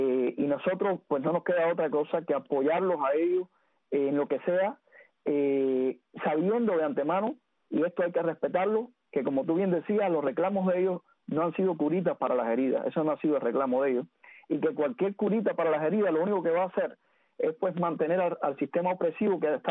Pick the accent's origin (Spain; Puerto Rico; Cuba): Cuba; Somos cubanos y unos y otros en nuestra trinchera tenemos que echar esta pelea